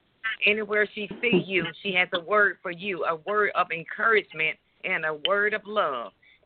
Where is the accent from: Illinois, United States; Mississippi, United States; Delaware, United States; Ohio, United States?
Mississippi, United States; Madison; I'm from the Madison, Mississippi area.